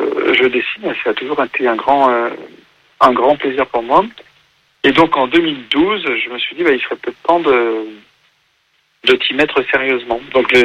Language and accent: French; Lyon, Auvergne-Rhône-Alpes, France; J'ai 48 ans. Je n'habite pas du tout vers Angers ou même dans l'Ouest. Moi, je suis lyonnais d'origine et j'habite en Bourgogne aujourd'hui.